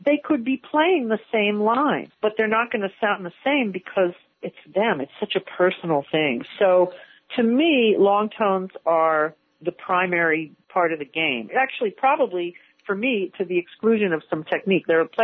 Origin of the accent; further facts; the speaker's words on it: Yonkers, New York, United States; Life growing up was pretty great for me. I was lucky in that I lived right outside of Manhattan, and my father was very supportive.